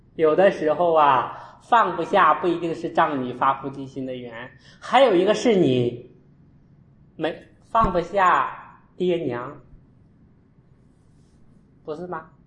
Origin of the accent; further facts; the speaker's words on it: Anhui, China; 一出安徽我安徽人哈，你讲安徽不好我就很爱的哈